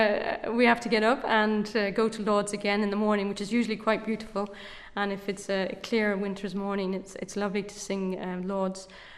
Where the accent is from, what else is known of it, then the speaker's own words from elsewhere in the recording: Dublin, Leinster, Ireland; also born or lived in London; I was brought up in Dublin, but I was born in London.